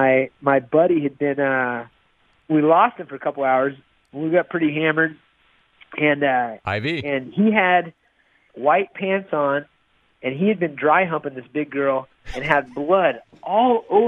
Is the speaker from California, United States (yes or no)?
yes; Isla Vista, California, United States; born there; So I was born in Isla Vista, and I had my 21st birthday in Isla Vista.